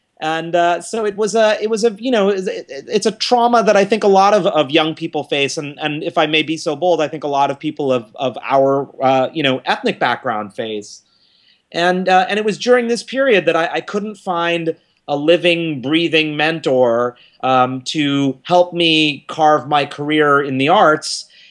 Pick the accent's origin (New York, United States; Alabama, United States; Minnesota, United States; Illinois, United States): New York, United States; New York City; And growing up in New York City, as I did, I was born in 73, and it was a fabulous time to grow up in New York City to be exposed to the arts.